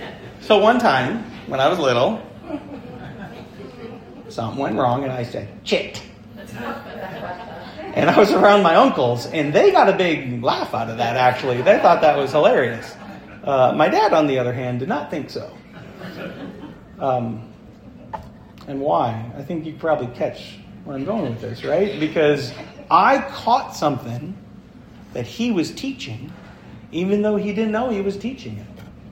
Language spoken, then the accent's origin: English; Michigan, United States; So, anyways, no, we're from Upper Michigan.